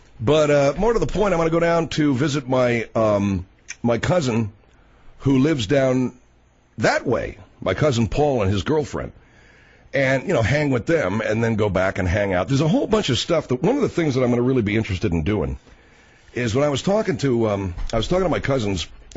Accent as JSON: {"language": "English", "country": "United States", "tie": "born there", "said": "So that I was born in the United States in 1952, and my sister Marianne was born a year later in 53."}